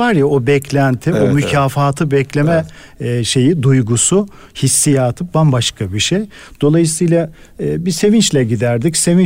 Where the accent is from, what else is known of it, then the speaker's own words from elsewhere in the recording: Bulancak, Giresun, Turkey; Memleket Giros'un Bulancak ilçesi Hacet köyünde dünyaya geldim.